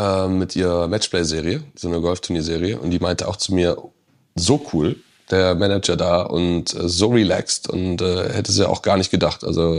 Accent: Germany; Ich liebe Deutschland, ich bin stolzer Deutscher.

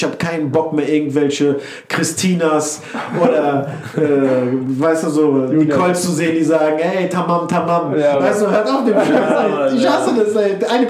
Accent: Wiesbaden, Hesse, Germany; German is a second language; Dann habe ich gesagt, ich bin in der Weltrittstraße aufgewachsen. Ich so, was? Ich denke, du kommst aus Mainz. Ich so, nein, ich komme aus Wiesbaden. So, direkt aus der Weltrittstraße.

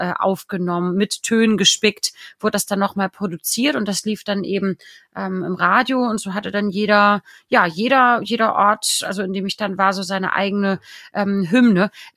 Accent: Schleswig-Holstein, Germany; Das heißt also, selbst Bremen, Hannover, wird man als Schleswig-Holsteiner nicht mehr als Norden dazuzählen

